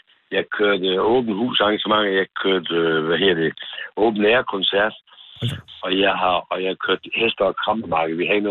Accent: Horsens, Central Denmark Region, Denmark; also born or lived in Østbjerg; Jeg er fra Horsens. Ja, det vil sige, at jeg er ikke født i Horsens. Jeg kom til Horsens 6-årige.

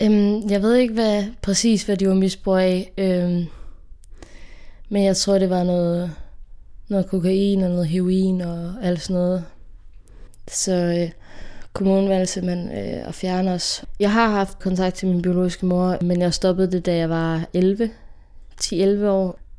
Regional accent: Assens, Region of Southern Denmark, Denmark; og jeg er 17 år, og jeg kommer fra Assens på Fyn.

